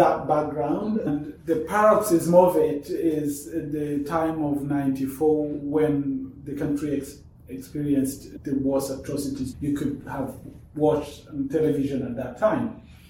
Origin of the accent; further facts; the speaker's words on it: Rwanda; I come from Rwanda, a country that has gone through a lot, the better part of the 20th century and until today.